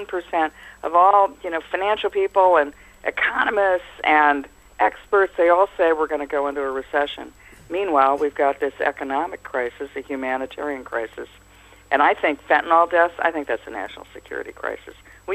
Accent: New York, United States; You know, I'm a New Yorker, and our Mayor Adams has just requested $1 billion per year

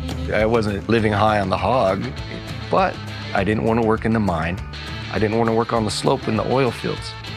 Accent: Alaska, United States; You know, I'd say, where are you from? I say, Alaska. And they'd be like, whoa. And they was like, what? And I say, I'm Inupiaq.

